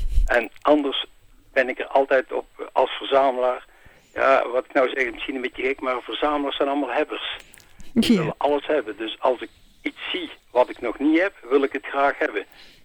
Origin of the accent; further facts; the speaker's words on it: Oosterhout, North Brabant, Netherlands; ik kom uit het Brabantse Oosterhout.